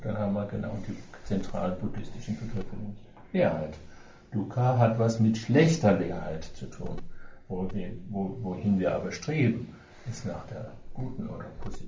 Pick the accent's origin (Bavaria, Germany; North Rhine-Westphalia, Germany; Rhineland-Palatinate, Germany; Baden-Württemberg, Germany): Baden-Württemberg, Germany; In meiner Kindheit hier im Schwarzwald kann ich mich noch erinnern